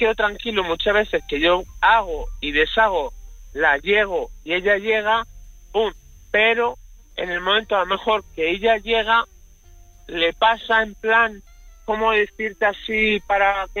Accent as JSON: {"language": "Spanish", "country": "Spain", "said": "Yo soy español, ella es ecuatoriana."}